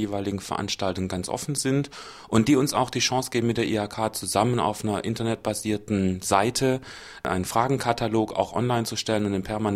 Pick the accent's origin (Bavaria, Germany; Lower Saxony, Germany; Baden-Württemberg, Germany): Baden-Württemberg, Germany; so würde ich es als Schwabe immer ganz gerne sagen.